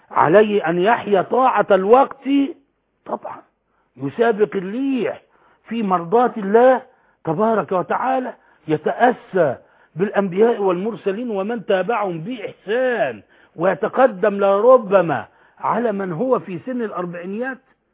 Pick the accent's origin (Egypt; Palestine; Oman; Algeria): Egypt; Alexandria, Alexandria Governorate; فاكر مدير المتحف اليوناني والروماني عندنا بالإسكندرية